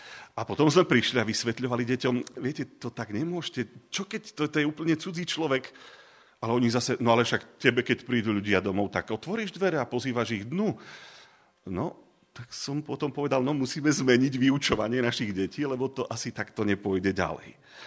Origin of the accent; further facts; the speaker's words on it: eastern Slovakia, Slovakia; u nás na východe